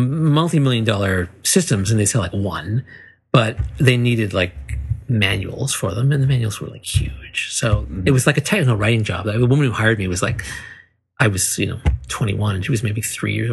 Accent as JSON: {"language": "English", "town": "Ladner", "region": "British Columbia", "country": "Canada", "tie": "born or raised there", "said": "I grew up in Ladner, which is, for those of you in Vancouver, it's like on the way to the ferry, right?"}